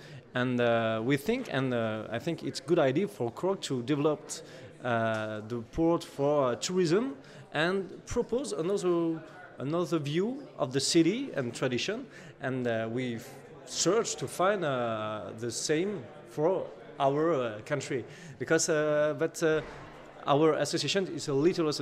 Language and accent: English; Bordeaux, Nouvelle-Aquitaine, France; English is a second language; We come from Bordeaux in the southwest